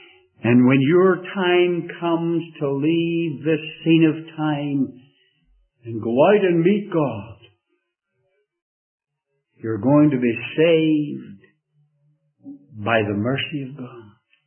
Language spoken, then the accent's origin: English; Northern Ireland, United Kingdom; You know, I love that word because I'm from Northern Ireland.